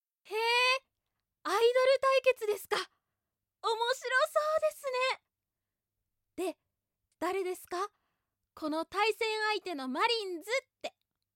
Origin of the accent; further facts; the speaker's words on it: Tokyo, Japan; 1月13日生まれ、東京都出身です。